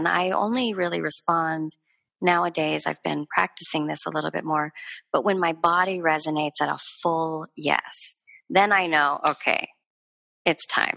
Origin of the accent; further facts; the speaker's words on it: Los Angeles, California, United States; because I come from Los Angeles, which is a beautiful, beautiful learning ground.